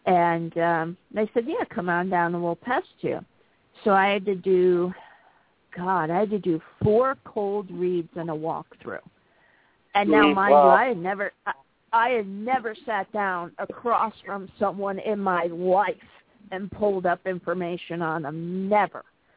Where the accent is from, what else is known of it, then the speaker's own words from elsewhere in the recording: East Coast, United States; moved away; I'm from the East Coast, where an eight-hour drive takes you through five states.